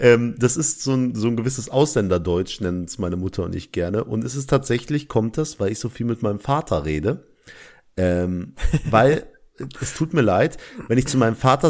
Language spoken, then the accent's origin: German; Pakistan; Ich bin ja auch Pakistaner. Ich darf Ausländerdeutsch.